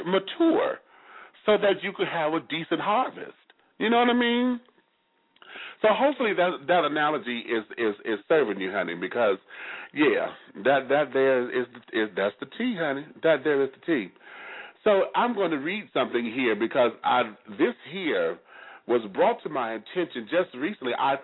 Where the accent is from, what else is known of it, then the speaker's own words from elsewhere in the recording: Detroit, Michigan, United States; And over there in my hometown of Detroit, Michigan, and I hope to see you soon.